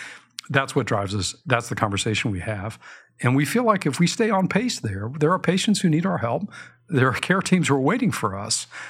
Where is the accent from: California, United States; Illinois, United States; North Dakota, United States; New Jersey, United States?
California, United States; born there; So I was born in Silicon Valley in 1965.